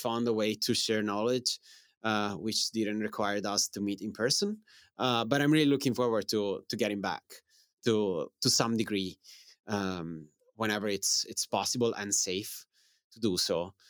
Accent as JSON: {"language": "English", "country": "Italy", "said": "And what is even great is that I'm from Italy."}